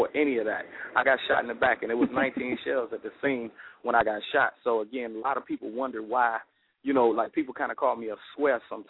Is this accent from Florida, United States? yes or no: yes; Miami, Florida, United States; also born or lived in Chicago; I was born in Chicago. My mom had me in Chicago. When my father, you know what I'm saying, he was in the military. He was stationed at Homestead Air Force Base. So I went to Miami when I was very, very young.